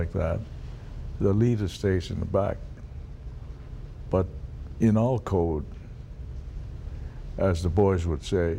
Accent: Honolulu, Hawaii, United States; I'm from Hawaii, Waikiki, I know how to swim.

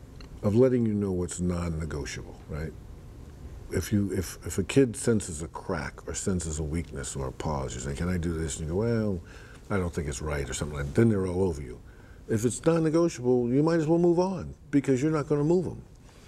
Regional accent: Brooklyn, New York, United States; born there; Well, I was born in the Bedford-Stuyvesant section of Brooklyn, and that was pretty rough

